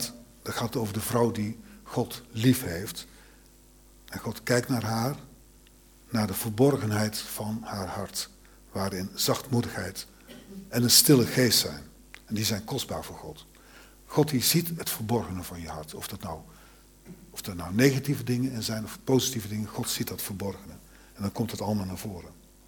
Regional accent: 's-Hertogenbosch, North Brabant, Netherlands; Ik kom zelf uit Den Bosch

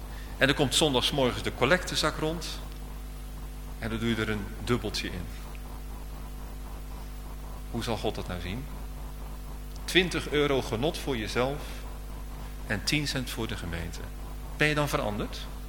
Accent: Alphen aan den Rijn, South Holland, Netherlands; ik weet nog heel goed bij ons in Alphen aan den Rijn, dat was in de jaren 60, daar was een enorme opwekking onder jongelui.

